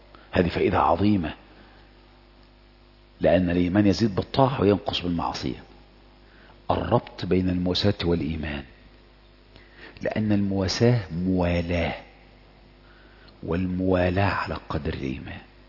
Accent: Egypt; ما انا عايز اعرف، احنا مصريين زي بعض

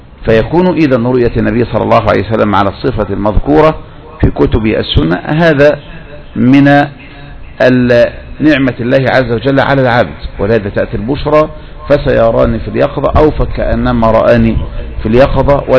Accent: Egypt; عندنا في مصر

